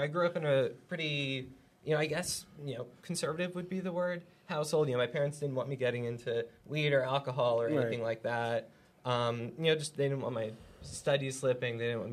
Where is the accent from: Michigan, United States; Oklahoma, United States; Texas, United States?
Texas, United States; Houston; also born or lived in Dallas; But I was born and raised in Houston, so H-Town till I drown, you know?